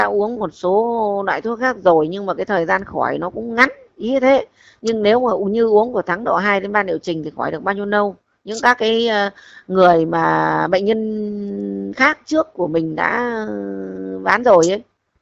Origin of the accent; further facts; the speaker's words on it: Văn Giang, Hưng Yên, Vietnam; cái đợt đấy là mình đang ở dưới thành phố thì nhưng mà bây giờ mình nghỉ hưu rồi, mình đang về quê ở Văn Giang thì nhà đang đang ở Văn Giang đấy